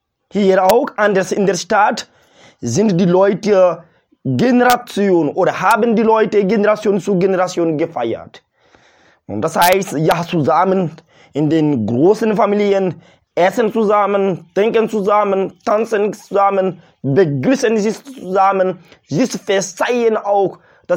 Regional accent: Mali; Bei uns in Mali, ja, es geht besser.

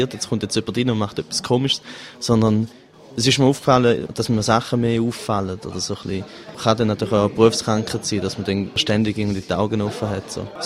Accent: St. Gallen, Switzerland; now in Fribourg, Switzerland; Ich komme ursprünglich aus St. Gallen und wohne in Fribourg.

